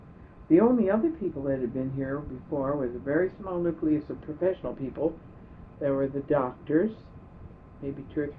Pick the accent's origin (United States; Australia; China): United States; Rocky Mountains; I came here from the Rocky Mountain area, which is really quite provincial and bigoted.